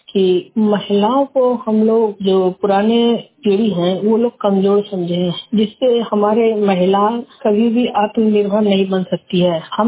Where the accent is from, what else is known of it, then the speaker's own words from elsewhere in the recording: Munger, Bihar, India; मुंगेर से हूँ